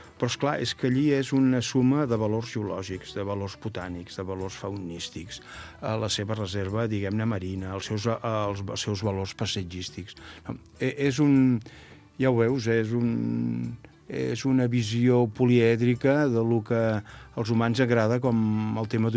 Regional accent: Castellet i la Gornal, Catalonia, Spain; jo sóc de Castellet i la Gornal, i el meu anglès de Castellet i la Gornal ja ho veus, no és que sigui una meravella

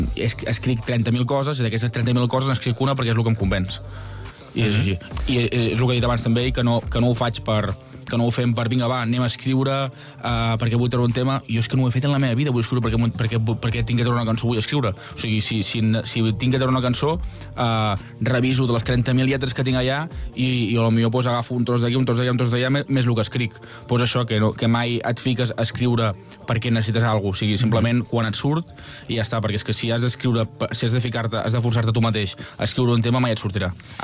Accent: Catalonia, Spain; els dos que som del Penedès i fem música en català

